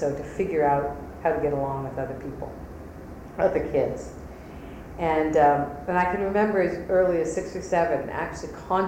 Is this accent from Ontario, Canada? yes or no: no; Montreal, Quebec, Canada; So I grew up in Montreal, in an English suburb of Montreal called Montreal West, which at that point, Montreal was very segregated. French lived in some parts of town, English in others.